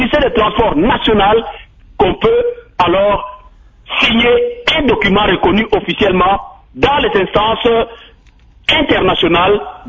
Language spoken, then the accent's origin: French; DR Congo; Nous, en tant que Congolais